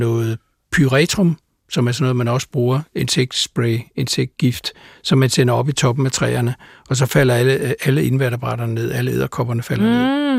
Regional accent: Tisvilde, Capital Region of Denmark, Denmark; Og så har jeg jo så brugt hele min barndom i Tisvilde med at rende rundt.

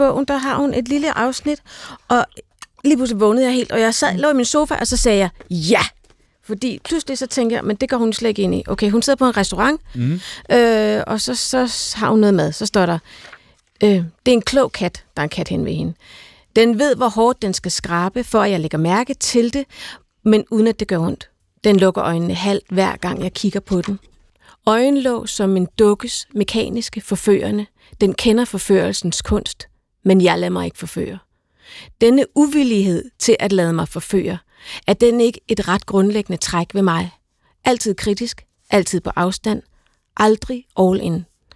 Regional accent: Copenhagen, Capital Region of Denmark, Denmark; jeg er vokset op i København, jeg er født her

